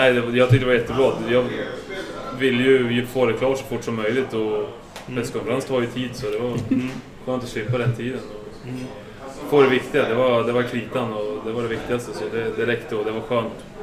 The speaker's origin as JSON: {"language": "Swedish", "town": "Mariefred", "region": "Södermanland", "country": "Sweden", "tie": "born or raised there", "also_born_or_lived": "Eskilstuna", "lives_now": "Upplands Väsby, Sweden", "said": "Men nej, jag är ju ursprungligen från Mariefred. En liten håla mellan Stockholm och Eskilstuna. Jag bodde där till jag var 13 och sen flyttade jag med farsan till Eskilstuna"}